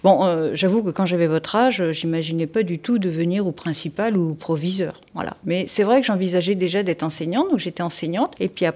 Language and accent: French; Poitiers, Nouvelle-Aquitaine, France; Alors moi, je suis pas du tout de la région. Je suis du Poitou. Je suis née à Poitiers, donc j'ai fait mes études à Poitiers.